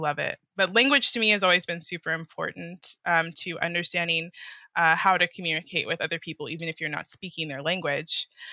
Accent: United States; I mean, there are still things that I prefer as an American, but I feel far less judgy about things that don't match up

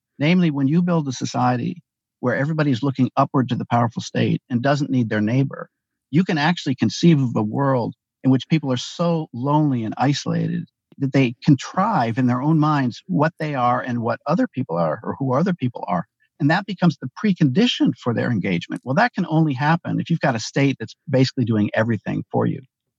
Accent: Ann Arbor, Michigan, United States; I grew up in Ann Arbor, Michigan, a member of the old left.

